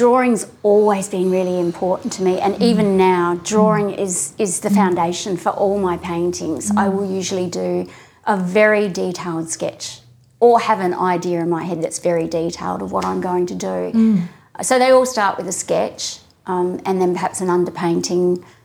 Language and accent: English; Adelaide, South Australia, Australia; because I grew up in Adelaide